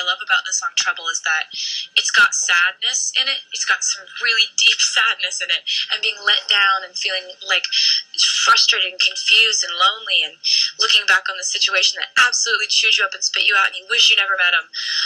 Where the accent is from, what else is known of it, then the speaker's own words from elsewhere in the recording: United States; Did you translate college, university to college for me? Because I'm American?